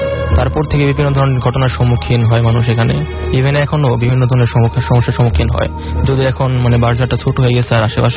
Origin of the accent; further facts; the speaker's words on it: Manikganj, Dhaka Division, Bangladesh; মানিকগঞ্জে আমাদের গ্রাম